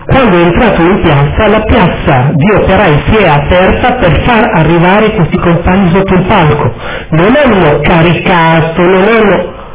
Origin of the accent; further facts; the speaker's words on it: Taranto, Apulia, Italy; Sono di Taranto, anche se non ci vivo, ma questo è stato. Ero lì.